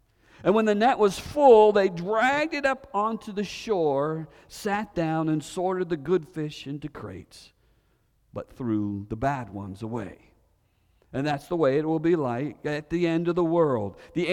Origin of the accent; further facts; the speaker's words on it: Maine, United States; One of my favorite pastimes when I was a kid, growing up in Maine, is me and my brothers, we would go fishing.